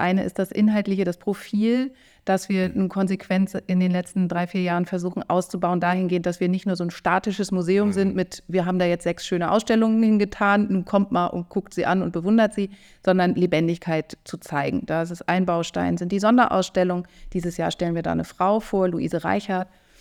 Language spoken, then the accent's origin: German; Plön, Schleswig-Holstein, Germany; Ich komme tatsächlich ursprünglich aus Plön. Da lebe ich inzwischen auch wieder. Ich war dann, hatte eine Station in Eutin am Schloss, in der Tat. Habe aber verschiedene Stationen im kulturellen Bereich durchlaufen. Habe in Hildesheim und Berlin studiert, in Lüneburg promoviert.